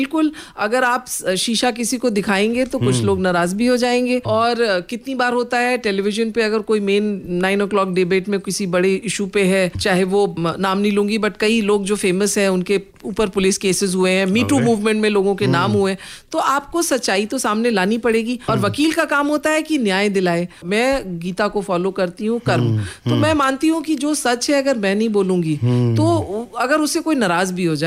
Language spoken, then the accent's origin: Hindi; Lucknow, Uttar Pradesh, India; now in Mumbai, India; जो थी उत्तर प्रदेश है। मैं लखनऊ से हूँ